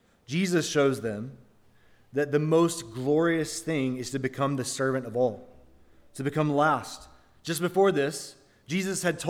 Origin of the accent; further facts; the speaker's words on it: Alabama, United States; So where I grew up in Alabama, you were either an Alabama fan or an Auburn fan.